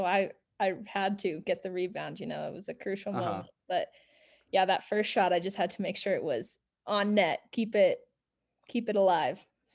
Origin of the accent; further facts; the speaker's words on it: Colorado, United States; Well, growing up in Colorado, the obvious camping and hiking are big favorites of mine.